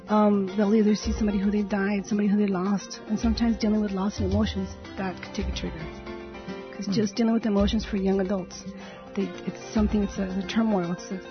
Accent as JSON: {"language": "English", "region": "California", "country": "United States", "tie": "born or raised there", "said": "I'm here from the Valley. I'm a native of the Valley, so I'm going to stay in the Valley."}